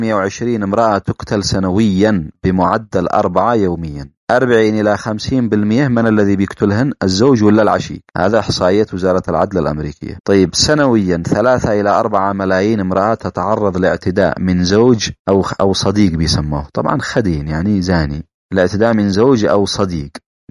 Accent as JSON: {"language": "Arabic", "country": "Yemen", "said": "أنا كمجتمع يمني مسلم"}